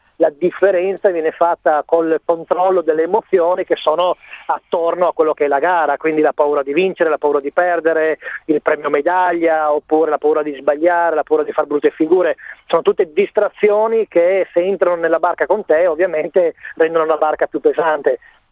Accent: Friuli-Venezia Giulia, Italy; sono anche friulano e ogni tanto esce quella friulanità che è in te

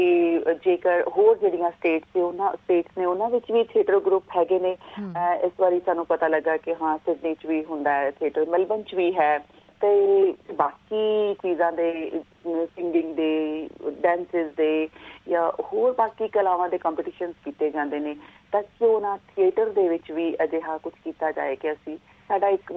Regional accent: Abohar, Punjab, India; ਮੇਰਾ ਸ਼ਹਿਰ ਜਿਸ ਸ਼ਹਿਰ ਨੂੰ ਮੈਂ ਬਿਲੋਂਗ ਕਰਦੀ ਹਾਂ, ਅਬੋਹਰ ਸ਼ਹਿਰ, ਬੜਾ ਸਾਹਿਤਕ ਲੋਕਾਂ ਦਾ ਸ਼ਹਿਰ ਹੈ।

